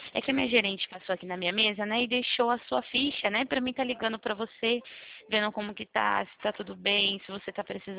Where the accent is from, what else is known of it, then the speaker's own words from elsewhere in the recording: Ceará, Brazil; olha, sou do Ceará.